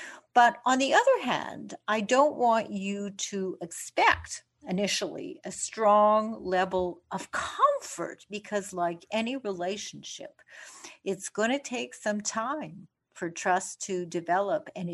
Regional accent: Canada; When I was growing up in Canada

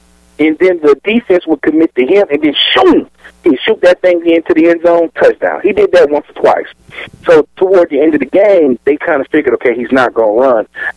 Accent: New Orleans, Louisiana, United States; Everybody knows I'm from New Orleans. I'm a big Saints fan.

